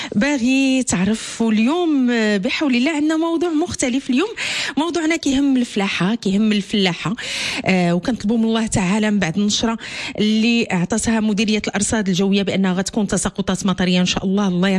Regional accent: Morocco; في نفوسنا كمغاربة كاملين

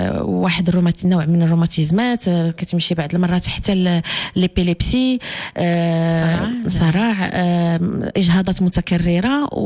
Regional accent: Morocco; حنا مغاربة

